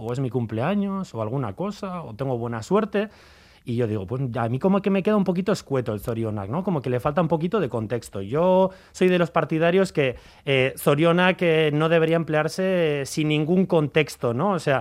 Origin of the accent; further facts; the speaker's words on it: Valle de Trápaga, Basque Country, Spain; yo soy del Valle de Trápaga